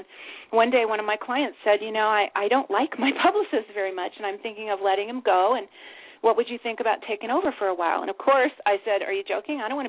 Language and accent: English; Cincinnati, Ohio, United States; also born or lived in California; I was born in California, but my dad was a Marine Corps officer, and so we moved around quite a bit. And I spent most of my growing up time in Ohio as a Cincinnati kid